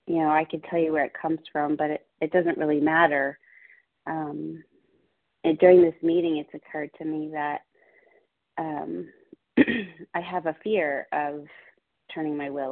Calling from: North Carolina, United States; I'm calling from North Carolina. … I'm a compulsive eater.

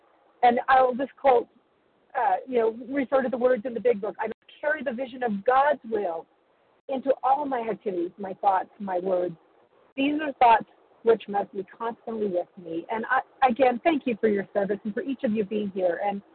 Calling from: Utah, United States; Yeah, sorry … from Utah.

